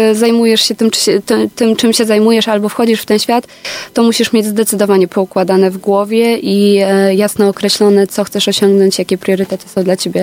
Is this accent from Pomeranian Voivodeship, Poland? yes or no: yes; Gdynia, Pomeranian Voivodeship, Poland; Ja jestem Chylonia, Pogórze, Oksywy. Ja trochę zmieniałam tych miejsc, ale wychowałam się na Chylonii, dziewczyna z bloku.